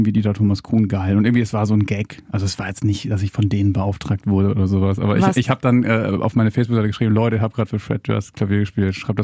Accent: Leer, Lower Saxony, Germany; Wir kommen beide aus Leer in Ostfriesland.

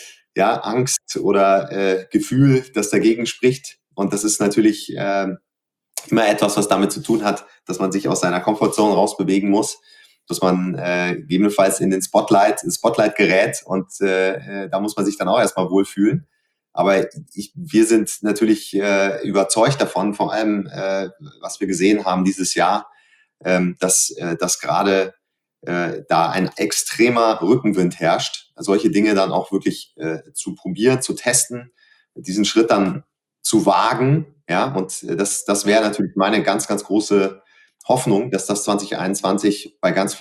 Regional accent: North Rhine-Westphalia, Germany; mit ganz, ganz warmen Grüßen in meiner Heimat NRW

